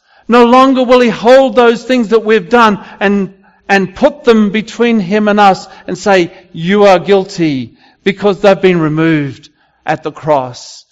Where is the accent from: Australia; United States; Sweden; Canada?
Australia; I'm from Australia. I don't know whether you could tell, but anyway, just in case you couldn't tell. In Australia, in Melbourne, where we live